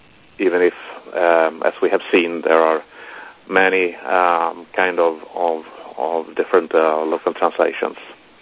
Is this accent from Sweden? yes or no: yes; Sweden; English is a second language; I mean, I'm from Sweden, and we have our dots over the O's and A's